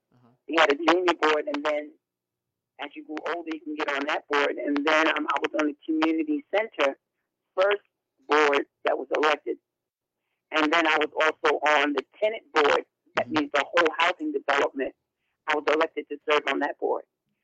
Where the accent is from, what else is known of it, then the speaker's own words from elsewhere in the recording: New York City, New York, United States; I grew up in New York City, in Brooklyn, down in Williamsburg.